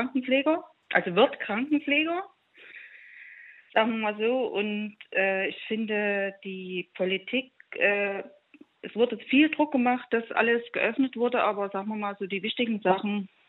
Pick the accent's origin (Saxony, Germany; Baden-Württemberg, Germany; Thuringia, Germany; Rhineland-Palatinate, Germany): Saxony, Germany; Leipzig; Ich komme aus der Leipziger Ecke